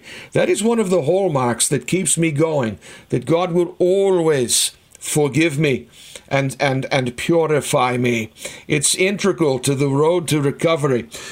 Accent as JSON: {"language": "English", "town": "Boston", "region": "Massachusetts", "country": "United States", "tie": "born or raised there", "said": "I come from Boston. As you well know, I'm a born and bred Bostonian"}